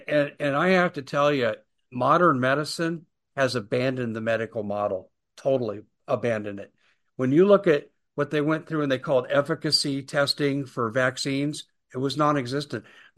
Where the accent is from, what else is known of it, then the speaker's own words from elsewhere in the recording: Arizona, United States; I live in Arizona. Child trafficking emanates in this country from my home state.